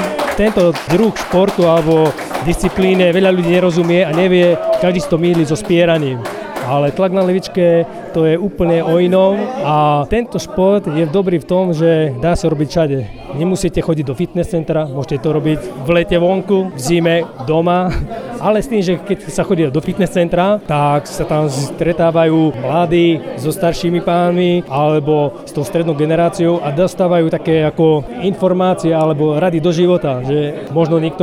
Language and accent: Slovak; Krupina, Banská Bystrica Region, Slovakia; pochádzam z Krupiny